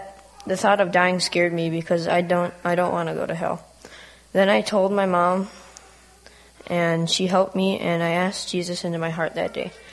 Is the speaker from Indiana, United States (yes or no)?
no; Minneapolis, Minnesota, United States; born there; On October 18th, 1997, I was born in the Hennepin County Medical Center in downtown Minneapolis. My family lived in New Hope, Minnesota, in an apartment.